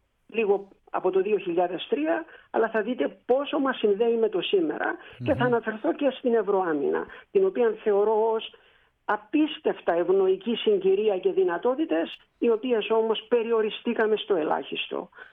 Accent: Cyprus; Είμαι και από την Κύπρο το μοναδικό μέλος ευρωβουλευτής της Άμυνας και Ασφάλειας του Ευρωπαϊκού Κοινοβουλίου.

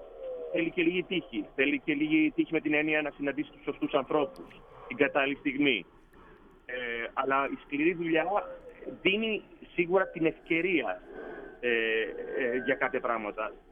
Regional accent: Greece; first language Greek; Και ήδη σε αυτήν την ηλικία που βρίσκομαι μιλάω 5 γλώσσες μαζί με τα ελληνικά που είναι η μητρική μου.

